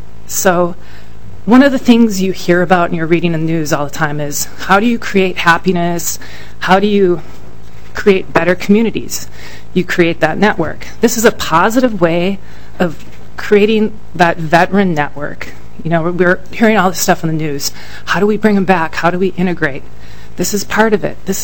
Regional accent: Waubun, Minnesota, United States; now in Maple Grove, United States; I live in Maple Grove. And I nominated a legacy winner last year from my hometown of Waubun, Minnesota.

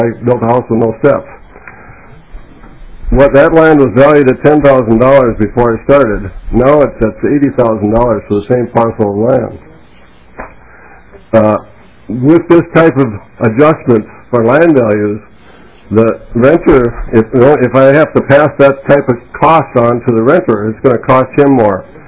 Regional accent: Maine, United States; I'm from Kennebec County, about 90 miles north of here.

